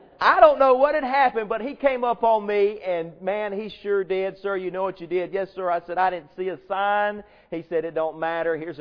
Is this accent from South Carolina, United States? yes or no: yes; Greenwood, South Carolina, United States; Yes, sir, I'm from Greenwood.